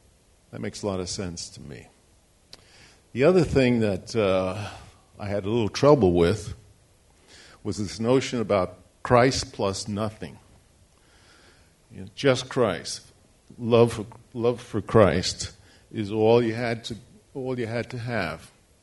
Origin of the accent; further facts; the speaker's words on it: New York City, New York, United States; I was born and raised in New York City, which is a fairly competitive environment, and you had to do it on your own.